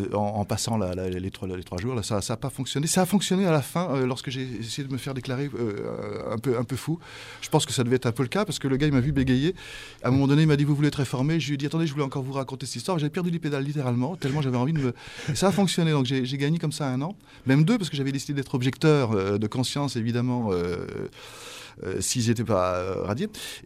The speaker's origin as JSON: {"language": "French", "town": "Blois", "region": "Centre-Val de Loire", "country": "France", "said": "je suis originaire du centre de la France, de Blois, pour être clair. Mais je suis un déraciné comme pas mal de Français."}